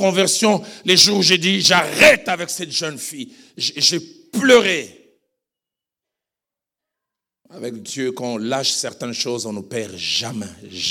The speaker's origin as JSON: {"language": "French", "region": "Kinshasa", "country": "DR Congo", "said": "chez nous à Kinshasa, dans notre grand stade, le stade des martyrs."}